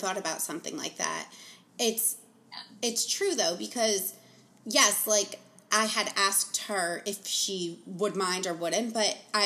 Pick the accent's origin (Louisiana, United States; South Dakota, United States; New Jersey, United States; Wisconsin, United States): New Jersey, United States; now in Manhattan, United States; I grew up in New Jersey, very Italian, everyone's white, yeah, like in, yeah, the town that I came from. But through living in Manhattan for the past 7 years